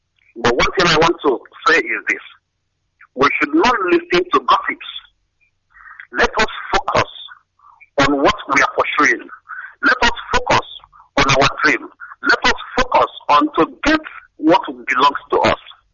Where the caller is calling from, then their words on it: India; I'm calling from India.